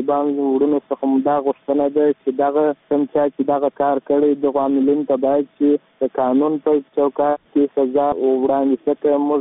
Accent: Lashkar Gah, Helmand, Afghanistan; د هلمند ولایت د مرکز نه.

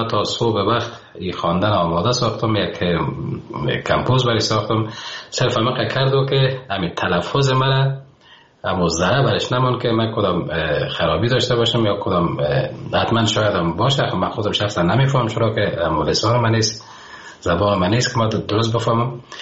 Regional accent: Afghanistan; بخصوص که افغانستان نازنینم که من خاک خاک وطنم مثل زر از برام، من بسیار زیاد دوستش دارم

